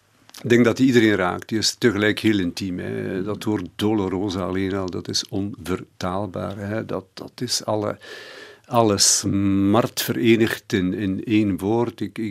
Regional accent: West Flanders, Belgium; Mijn credo, ik ben een West-Vlaming.

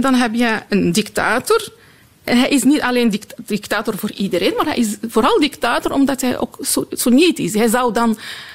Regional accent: Morocco; Ik ben afkomstig uit Marokko. Dat is de mensen, de overgrote meerderheid zijn soenieten.

